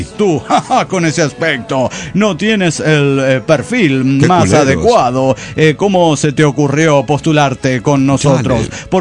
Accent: Salta, Argentina; de Salta, Argentina.

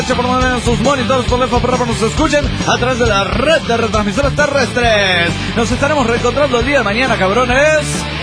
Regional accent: El Salvador; El Salvador se llama el Valle de las Hamacas. En mi país hay muchos terremotos por debajo de los niveles 5 de la escala

